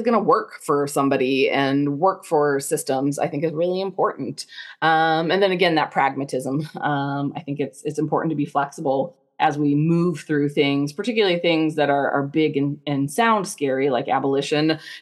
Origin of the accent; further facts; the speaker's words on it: Indiana, United States; now in California, United States; One of the things I think is unique about me as somebody living in California is that I was born in Indiana and did a lot of my growing up years in Indiana, which is pretty much the radical opposite of California.